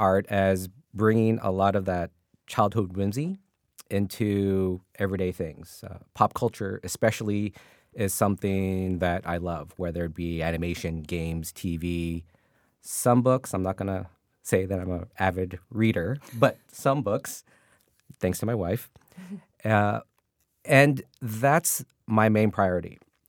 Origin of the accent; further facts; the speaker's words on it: United States; being a Filipino here in the States and growing up here.